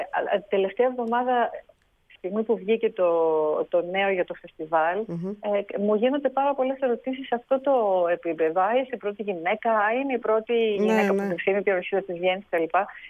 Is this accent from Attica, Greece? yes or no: yes; Athens, Attica, Greece; Ναι, η Αθήνα είναι η πόλη μου. Στην Αθήνα έχω γεννηθεί. Εκεί γεμίζω τις μπαταρίες μου.